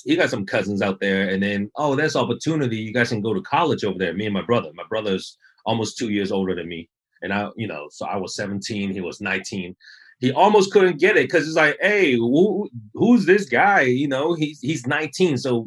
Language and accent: English; Hong Kong; English is a second language; Hong Kong, born and raised in Hong Kong.